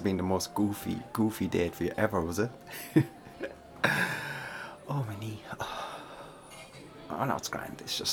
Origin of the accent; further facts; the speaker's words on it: Ireland; You know, I'm Irish, right? So I've got some cooked potatoes in my pocket.